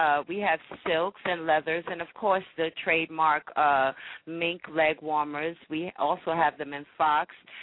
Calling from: Louisville, Kentucky, United States; Yes, I'm calling it from Louisville, Kentucky. On Broadway, the happening little strip. It's the West End.

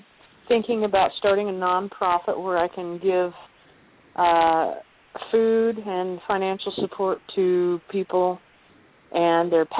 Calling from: Kansas, United States; I'm calling from Kansas.

